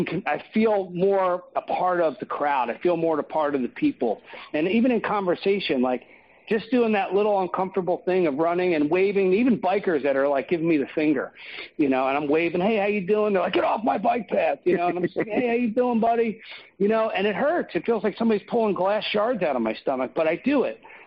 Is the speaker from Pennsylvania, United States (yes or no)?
yes; Philadelphia, Pennsylvania, United States; I'm from Philly. We don't wave. You know, you get robbed if you wave at people where I'm from in South Philly.